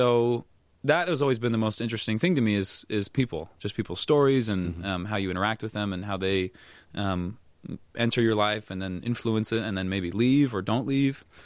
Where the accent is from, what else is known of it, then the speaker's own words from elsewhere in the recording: Virginia, United States; it's a park right by where I grew up in Northern Virginia called Great Falls Park.